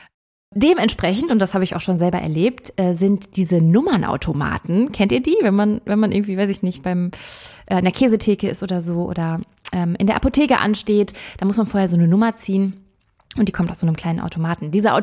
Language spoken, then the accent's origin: German; Berlin, Germany; wir kommen aus Berlin, also unsere ganze Gruppe, ne?